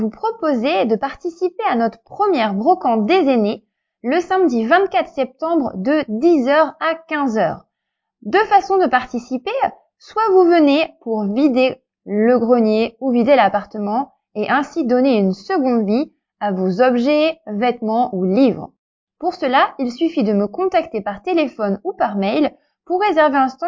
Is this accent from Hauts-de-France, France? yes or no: yes; Hauts-de-France, France; Je viens moi-même du Nord